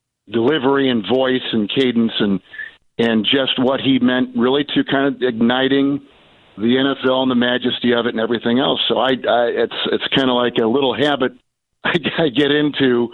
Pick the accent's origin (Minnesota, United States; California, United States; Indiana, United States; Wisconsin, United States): Wisconsin, United States; Green Bay; I grew up in Green Bay, My dad was with the Packers for almost four decades, and so living there, football was intense.